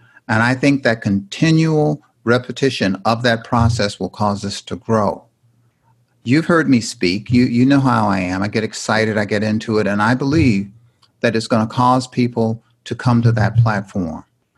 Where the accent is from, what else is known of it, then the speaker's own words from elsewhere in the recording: Indiana, United States; I grew up in Indiana. And in Indiana, it's the law. You have to play basketball.